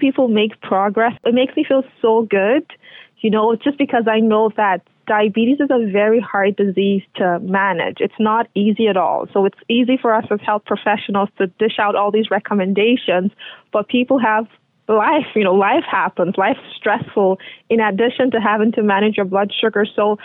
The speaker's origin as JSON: {"language": "English", "country": "Nigeria", "moved": "yes", "lives_now": "Canada", "said": "I'm Nigerian originally, right?"}